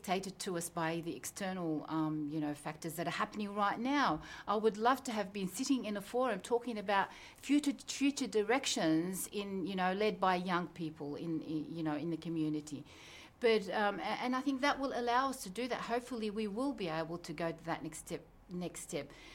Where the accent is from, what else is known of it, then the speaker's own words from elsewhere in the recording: Australia; within the ability that we have to work within as Australians and as Australian Muslims.